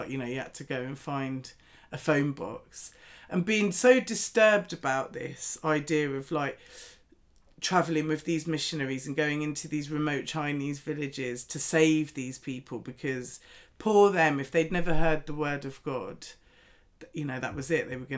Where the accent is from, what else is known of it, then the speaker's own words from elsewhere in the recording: London, United Kingdom; And growing up in London, it was different to here.